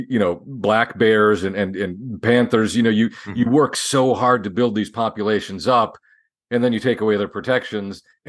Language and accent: English; Wisconsin, United States; I'm from Wisconsin.